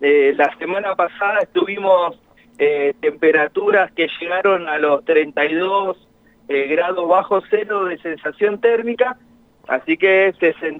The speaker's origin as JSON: {"language": "Spanish", "town": "Ushuaia", "region": "Tierra del Fuego", "country": "Argentina", "said": "nosotros los docentes somos de Tierra del Fuego, somos de Ushuaia."}